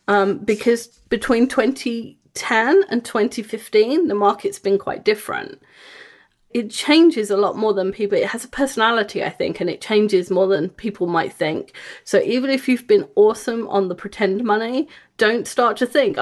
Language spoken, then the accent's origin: English; England, United Kingdom; I grew up in England, so I heard advertisements for stock things and other investment vehicles.